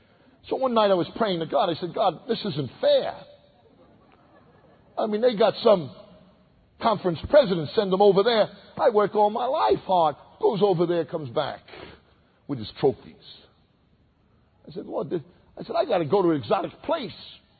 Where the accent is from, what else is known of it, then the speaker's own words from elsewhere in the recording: Brooklyn, New York, United States; I'm from Brooklyn, so I'm a hugger.